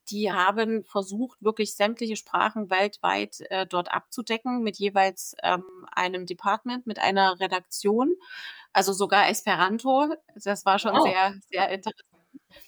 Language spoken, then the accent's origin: German; Germany; Die Suche nach dem Job in China für mich als Deutsche